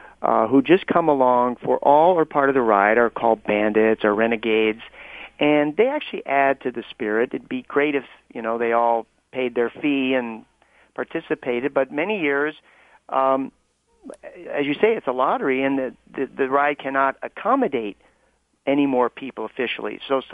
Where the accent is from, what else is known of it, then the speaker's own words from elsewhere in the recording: Des Moines, Iowa, United States; I grew up again in Des Moines, and I always thought I was boring and flat and repetitive, the same old cornfields.